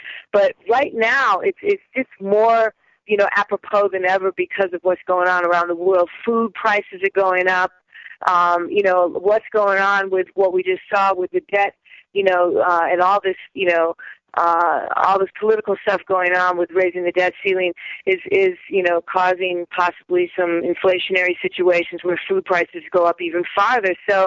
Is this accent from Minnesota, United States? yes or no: yes; Minneapolis, Minnesota, United States; I grew up in Minneapolis, and I lived in the wilderness for 1 year. My parents took us out of school, and we lived up at the cabin.